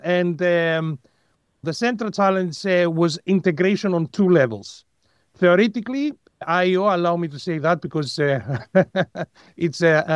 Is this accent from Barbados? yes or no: no; Greece; English is a second language; now in Scotland, United Kingdom; I'm come from Greece. I completely understand, you know, we're very close culturally with Italy. But, you know, I live in UK, in Scotland.